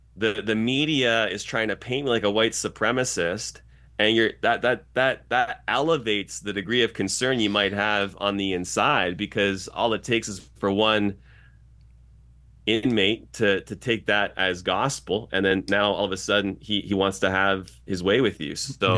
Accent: Toronto, Ontario, Canada; I grew up in Toronto, and I grew up in a part of Toronto that afforded me a certain degree of streets sense as well.

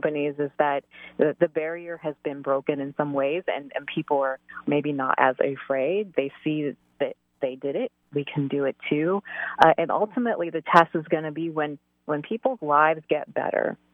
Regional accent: United States; That makes me feel terrible as not just a mom, but as an American.

